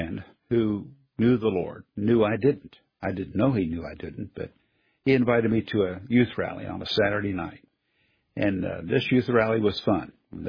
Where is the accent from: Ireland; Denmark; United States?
United States; West Virginia; First of all, let me tell you, I'm very weird. I grew up in West Virginia.